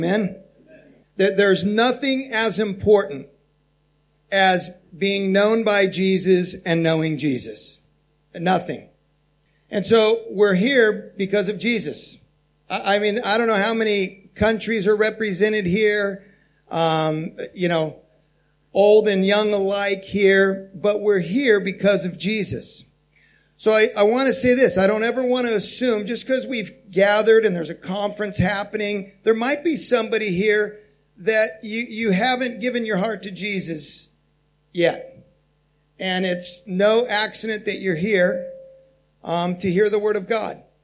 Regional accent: Harrisonburg, Virginia, United States; As Christian said, I'm from Harrisonburg, Virginia, 11-hour time difference.

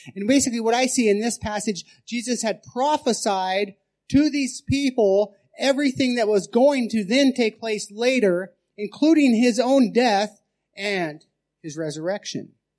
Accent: United States; moved away as an adult; When I grew up, you know, in America where I live, we had four different seasons.

